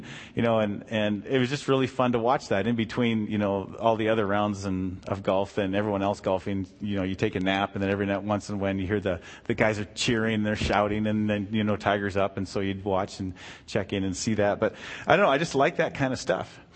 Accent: Canada; now in United States; I'm Canadian and American now, so I've been here longer than I was up there, so I guess I'm America now.

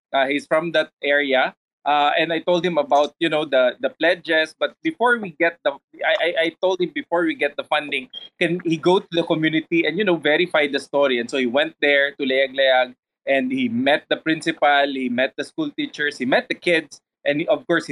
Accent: Mindanao, Philippines; I'm from the Philippines. I'm actually born in the south of the Philippines.

